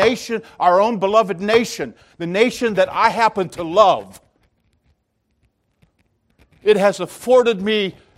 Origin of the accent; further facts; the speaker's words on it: Midwest, United States; I can remember a time growing up in the Midwest.